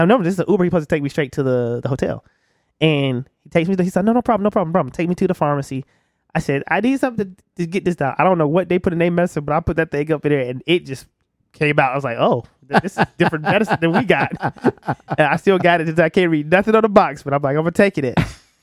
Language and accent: English; the South, United States; you know how I am from the South. You know, I said, where I come from, we don't do stuff like that. We take care of our people.